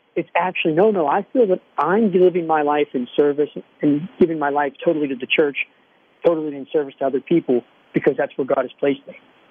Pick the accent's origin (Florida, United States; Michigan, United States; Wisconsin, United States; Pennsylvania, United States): Pennsylvania, United States; Aspinwall; I'm a Pittsburgh-born guy. I grew up in Aspinwall, went to St. Scholastica Parish in Aspinwall and St. Scholastica Grade School. I'm an only child, but I spent my entire life in Aspinwall.